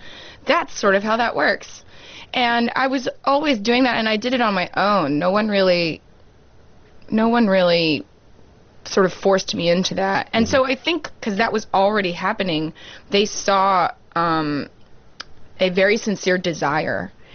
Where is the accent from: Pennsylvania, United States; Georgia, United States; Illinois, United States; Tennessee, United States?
Tennessee, United States; Jackson; it seems, that Jackson, Tennessee might have good sushi. There's like a baller sushi restaurant in my hometown.